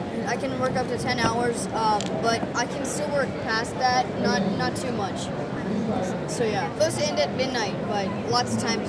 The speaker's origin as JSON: {"language": "English", "region": "Georgia", "country": "United States", "said": "I do this thing called the Georgia Cyber Academy, and I'm actually from Georgia."}